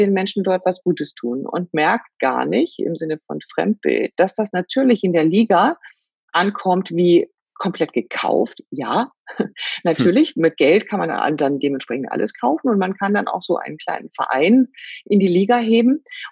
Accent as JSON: {"language": "German", "region": "Rhine-Neckar", "country": "Germany", "said": "Ich komme aus der Gegend hier Rhein-Main-Neckar"}